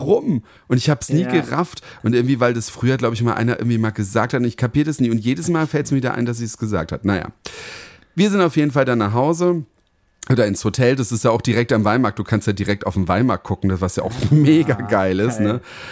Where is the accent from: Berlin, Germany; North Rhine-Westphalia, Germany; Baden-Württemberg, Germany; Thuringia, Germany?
Berlin, Germany; also born or lived in Heppenheim; Dann der Typ so zu mir, wo kommen Sie denn her aus Berlin? Und ich so, ja, wir so aus Tegel.